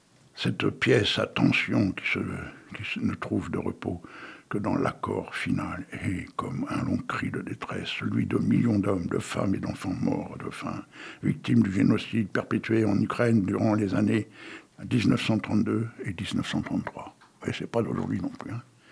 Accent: Bruyères-Artois, Hauts-de-France, France; born there; même si je suis né à Bruyères-Artois, en plein dans un tas de charbon.

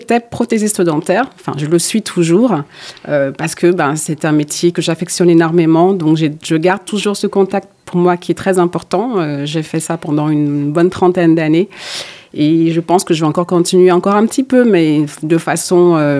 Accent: Auvergne-Rhône-Alpes, France; non, on n'est pas périgourdins, on vient de la Haute-Savoie.

